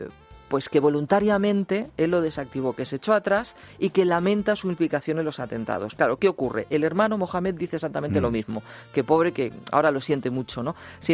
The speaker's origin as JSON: {"language": "Spanish", "region": "Catalonia", "country": "Spain", "said": "Sí, mira, nos vamos a mi tierra. En Voz Populi cuentan que la organización independentista ANC, la Asamblea Nacional Catalana, está en horas bajas"}